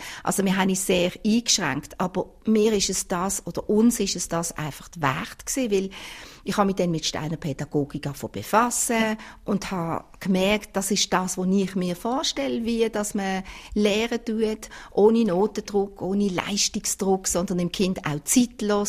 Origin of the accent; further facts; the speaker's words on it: Switzerland; Und bei uns in der Schweiz, traditionsgemäss geht halt alles ein bisschen länger.